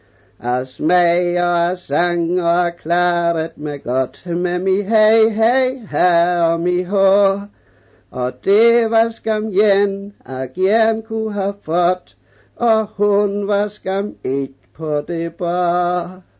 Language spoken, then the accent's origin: Danish; Tønder, Region of Southern Denmark, Denmark; born there; I Tønder Landssavn.